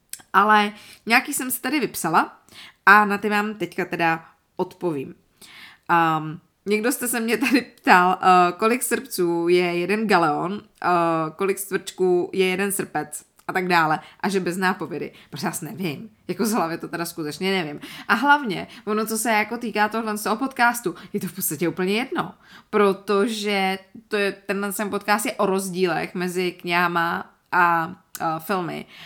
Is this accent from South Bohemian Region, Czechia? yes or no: no; Karlovy Vary, Karlovy Vary Region, Czechia; now in Prague, Czechia; Já jsem původem z Karlových Varů